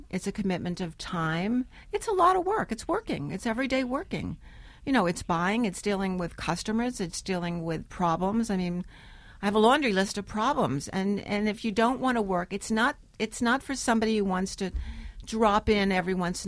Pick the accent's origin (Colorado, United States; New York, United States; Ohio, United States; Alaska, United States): New York, United States; Brooklyn; I'm a New Yorker. I've lived here all my life, really. I'm Brooklyn. I'm a Brooklyn girl.